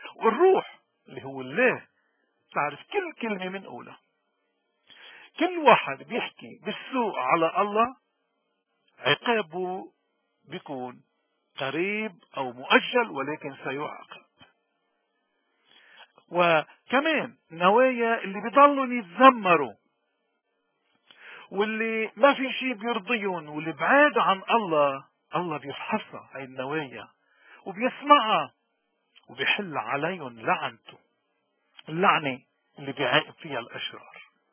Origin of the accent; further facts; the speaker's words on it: Lebanon; ونحن كلبنانيين إن كنا بلبنان أو ببلاد الاغتراب، نحن بلدنا اليوم وشعبنا اثنين مهددين بكيانون